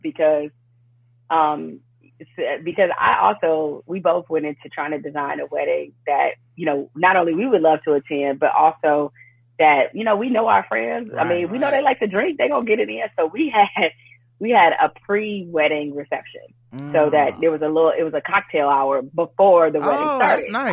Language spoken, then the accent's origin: English; Detroit, Michigan, United States; And because we're both from Detroit, you know, our DJ was from Detroit.